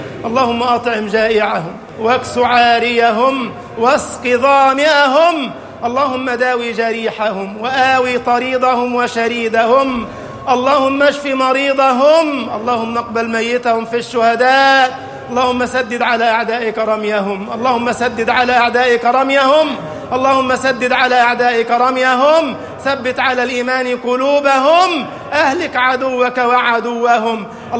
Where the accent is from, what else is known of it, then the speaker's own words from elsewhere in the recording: Egypt; اجعل بلدنا مصر أمناً أماناً، سخاءً رخاءً